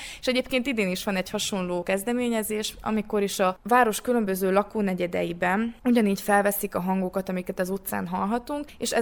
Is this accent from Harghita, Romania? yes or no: no; Satu Mare, Satu Mare County, Romania; now in Cluj-Napoca, Romania; én is szatmári vagyok például, és nincsen még kolozsvári személyem